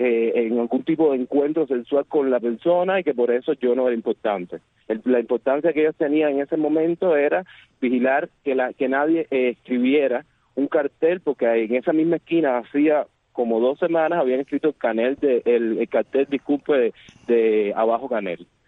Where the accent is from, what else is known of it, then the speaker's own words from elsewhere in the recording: Cuba; somos cubanos antes que nada, o sea, antes que todo, somos cubanos.